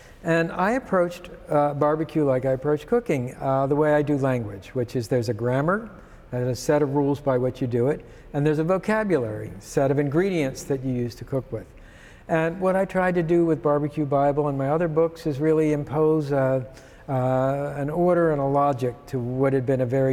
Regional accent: Baltimore, Maryland, United States; Well, I grew up in Baltimore, Maryland.

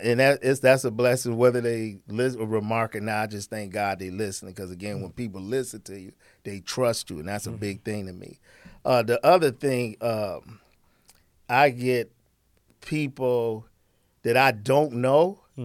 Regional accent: Toledo, Ohio, United States; I'm from Toledo.

